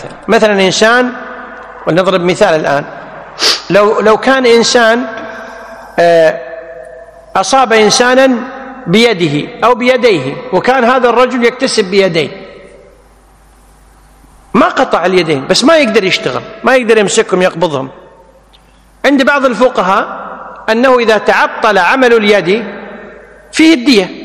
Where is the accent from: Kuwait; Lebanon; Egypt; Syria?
Kuwait; مثل عندنا في الكويت الآن النيابة هي التي تقوم بالتحقيقات